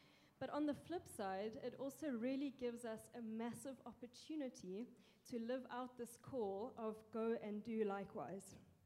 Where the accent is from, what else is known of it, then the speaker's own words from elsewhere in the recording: South Africa; I grew up in South Africa. We were a family of 7, 5 kids.